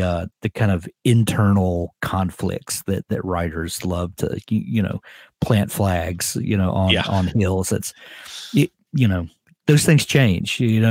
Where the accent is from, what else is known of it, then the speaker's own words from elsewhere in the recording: the South, United States; Doug's from Canada and I'm from the South.